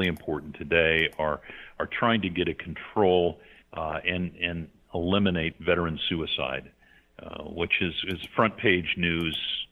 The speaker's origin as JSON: {"language": "English", "region": "New York", "country": "United States", "tie": "born or raised there", "said": "I grew up in a New York metropolitan area myself"}